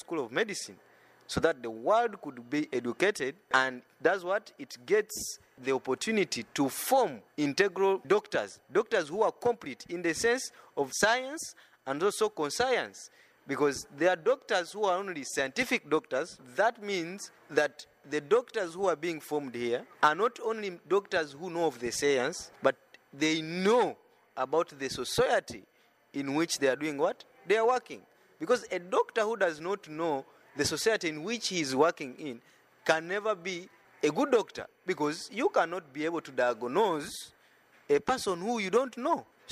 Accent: Uganda; now in Cuba; I'm from Uganda. And I'm a second year student and the president of the student guild in the school of medicine, ELAM.

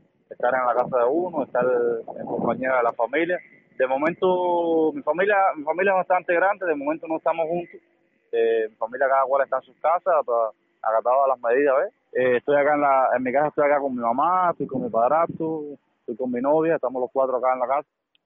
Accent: Cuba; Yo como cubano y ciudadano de este país no tengo que quejarme de nada.

